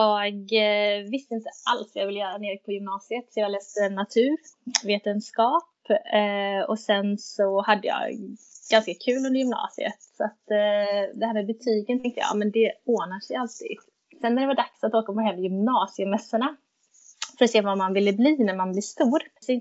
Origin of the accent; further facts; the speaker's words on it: Skövde, Västra Götaland County, Sweden; Jag kommer från Skövde, staden mellan Vänern och Vättern.